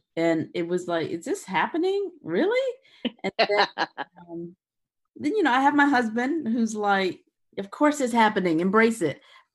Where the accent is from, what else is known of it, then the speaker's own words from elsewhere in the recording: Detroit, Michigan, United States; That's right, Detroit, Michigan. So, you know, I have some happy relatives in Detroit.